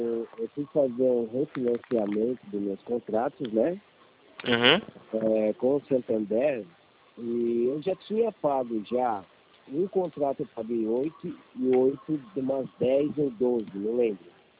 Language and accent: Portuguese; Carapicuíba, São Paulo, Brazil; Isso, eu sou de Carapicuíba.